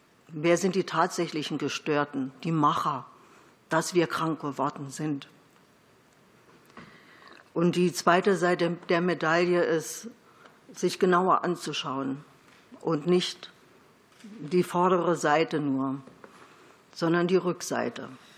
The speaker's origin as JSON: {"language": "German", "region": "Brandenburg", "country": "Germany", "said": "Ich komme aus dem Land Brandenburg, wohne in Potsdam sehr gerne"}